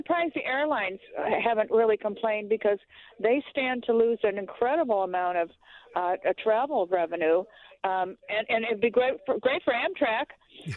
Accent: Detroit, Michigan, United States; For Pete's sakes, I grew up in Detroit. We used to go to Windsor just for lunch.

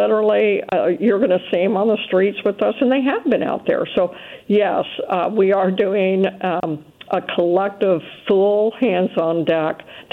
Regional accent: Memphis, Tennessee, United States; now in New Orleans, United States; Though I was raised in the South in Memphis, it's not the same as the culture of New Orleans.

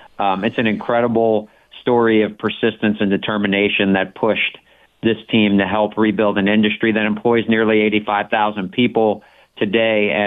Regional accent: New Orleans, Louisiana, United States; And they said, "Well, where are you from?" And I said, "Oh, I'm from New Orleans."

